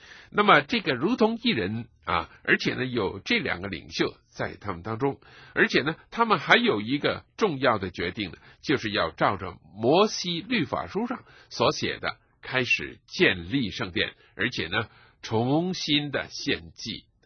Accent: China

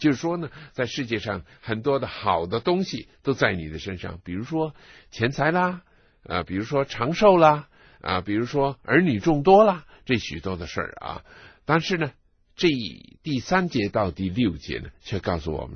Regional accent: China; 我们中国人说百子千孙，

